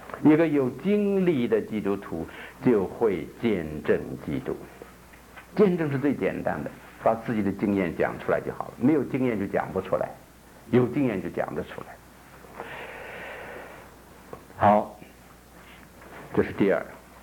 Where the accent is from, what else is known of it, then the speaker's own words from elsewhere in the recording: North China, China; 在我的家乡华北